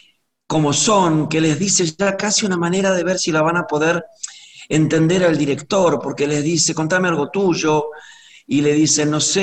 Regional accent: Argentina; nosotros como argentinos y tangueros

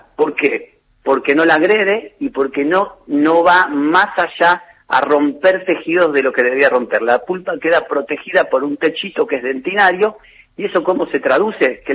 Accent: Carcarañá, Santa Fe, Argentina; Soy de Carcarañá, cada una hora de Rosario.

